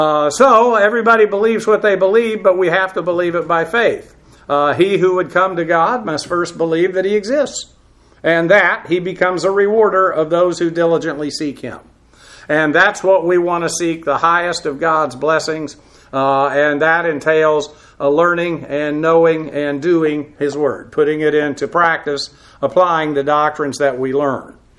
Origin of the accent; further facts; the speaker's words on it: United States; And so then, as an American, as you watch the country go down in various ways